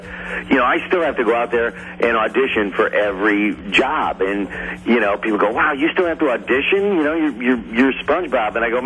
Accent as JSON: {"language": "English", "town": "East Syracuse", "region": "New York", "country": "United States", "lives_now": "Los Angeles, United States", "said": "I'm from East Syracuse, New York, and, you know, went to Bishop Grimes High School, a little Catholic high school in East Syracuse, and been out here in L.A. for quite some time."}